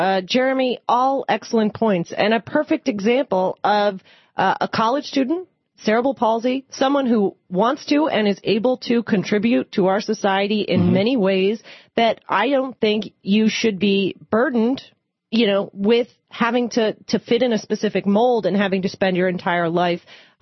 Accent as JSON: {"language": "English", "town": "Hollywood", "region": "Florida", "country": "United States", "tie": "born or raised there", "said": "I wanted to check in with Richard in Hollywood, Florida, my hometown, actually"}